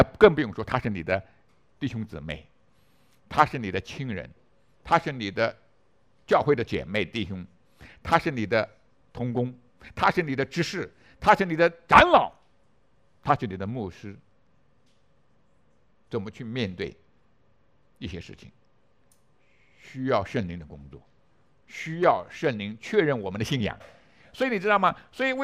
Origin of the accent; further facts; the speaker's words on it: China; 我跟你中国人更亲近，因为我是中国人，这个你不要怀疑，我是中华人民共和国的公民